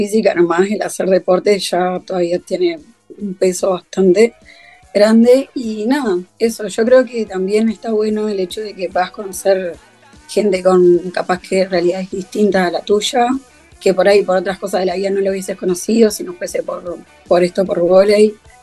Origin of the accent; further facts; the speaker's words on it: Lascano, Rocha, Uruguay; moved away; hice otros deportes allá en Lascano también. Pero al venirme, como que tuve que dejar todo eso allá en mi ciudad.